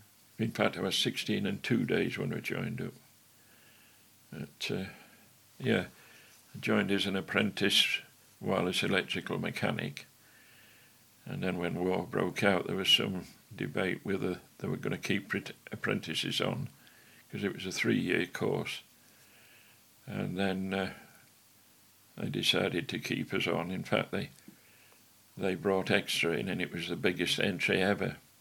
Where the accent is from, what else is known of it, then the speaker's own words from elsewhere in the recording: Kirk Sandall, Yorkshire and the Humber, United Kingdom; Well, I was born in Kirksandel, so I went to the infant and the junior school there, which is the next village here.